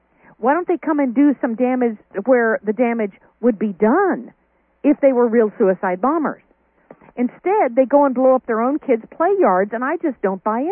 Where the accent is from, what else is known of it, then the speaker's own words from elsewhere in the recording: Kansas, United States; I don't even know a Muslim. I came from Kansas.